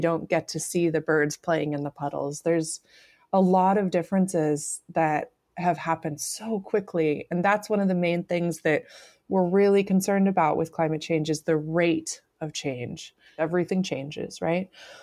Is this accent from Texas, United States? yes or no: no; Colorado, United States; the whole wild land around where I grew up in Colorado now covered in houses.